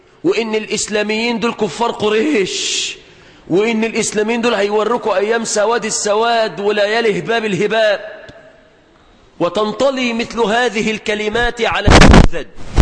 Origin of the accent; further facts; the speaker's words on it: Egypt; في بلادنا مصر